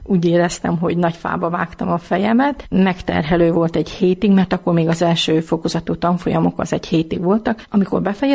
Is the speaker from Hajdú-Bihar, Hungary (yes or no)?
yes; Debrecen, Hajdú-Bihar, Hungary; born there; én debreceni születésű vagyok, és úgy kerültünk át, hogy 4 év után apukám meghalt, de már közben mi építkeztünk Debrecenben